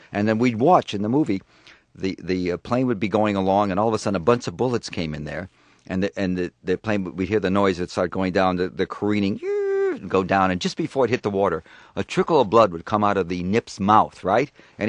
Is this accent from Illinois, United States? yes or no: yes; Chicago, Illinois, United States; I grew up in the South Side of Chicago. When I was born in 1937